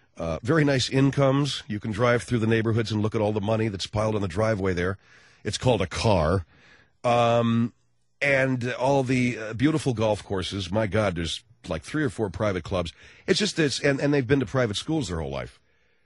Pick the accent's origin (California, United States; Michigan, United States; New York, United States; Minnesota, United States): California, United States; Arcadia; this will be a great opportunity for you guys to see my hometown of Arcadia.